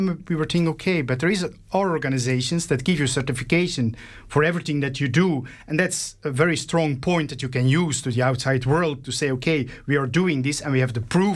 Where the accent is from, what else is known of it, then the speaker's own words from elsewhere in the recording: Belgium; now in Ireland; we are originally from Belgium. And we moved to Ireland about 9 years ago